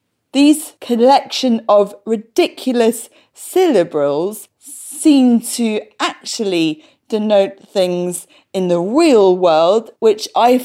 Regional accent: London, United Kingdom; born there; I'm white, I'm middle class. I was born in London

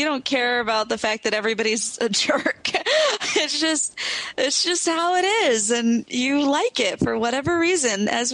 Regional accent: Germany; English is a second language; I'm a student from Germany

